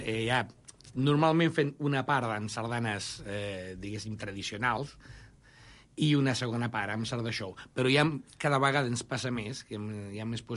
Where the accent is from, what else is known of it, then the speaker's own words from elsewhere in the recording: Badia del Vallès, Catalonia, Spain; perquè jo sóc de Badia del Vallès